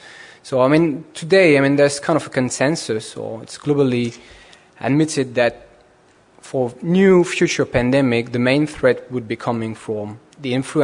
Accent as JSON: {"language": "English", "country": "France", "accent": "French", "second_language": "English", "said": "Maybe I should apologize in advance for my French accent. I'll try my best so that you can understand me properly."}